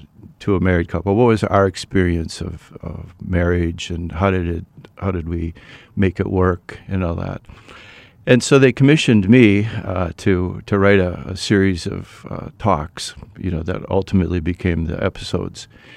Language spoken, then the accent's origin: English; South St. Paul, Minnesota, United States; I am. I was born and raised in South St. Paul, Minnesota.